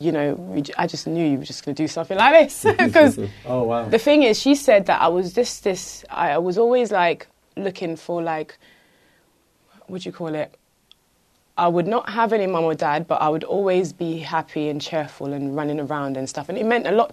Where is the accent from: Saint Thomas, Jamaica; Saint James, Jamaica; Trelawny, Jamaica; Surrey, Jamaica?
Trelawny, Jamaica; also born or lived in Spanish Town; But I wasn't brought up in Spanish Town. I was born there, and then I got brought to countryside, Trelawney.